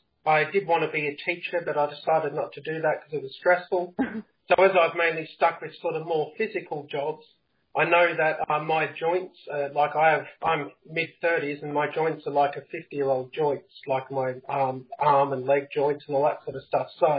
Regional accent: Perth, Western Australia, Australia; I'm from Perth, Australia.

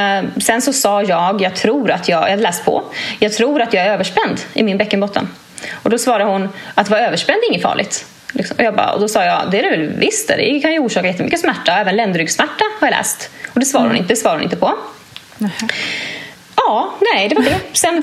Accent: Uppsala, Uppsala County, Sweden; now in Linköping, Sweden; Och sen så åkte jag sen till min hemstad Uppsala.

